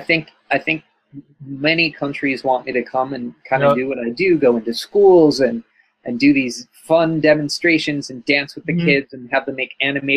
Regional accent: United States; I think it was partially being American.

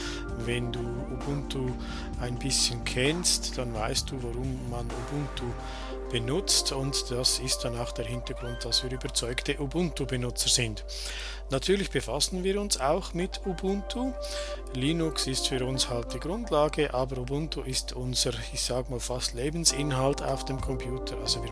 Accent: Switzerland; accent: Swiss German; versuche ich das dann mal auf unser Schweizerdeutsch. Vielleicht verstehst du das ja als Österreicher.

